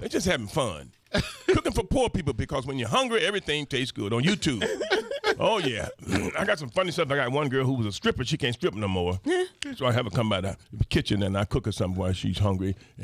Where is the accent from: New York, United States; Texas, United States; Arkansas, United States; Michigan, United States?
Michigan, United States; Detroit; But, you know, we grew up in Detroit.